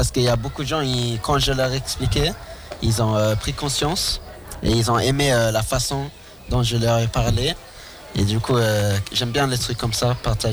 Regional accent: England, United Kingdom; now in Grenoble, France; Moi, de base, je viens d'Angleterre. Mm-hmm. Ça fait que 2 ans que je suis en France. Mm-hmm. Et l'année dernière, je suis venu à Grenoble.

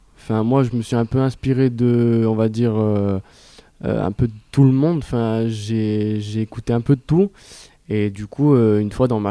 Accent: Grenoble, Auvergne-Rhône-Alpes, France; je viens de Grenoble, j'ai 16 ans

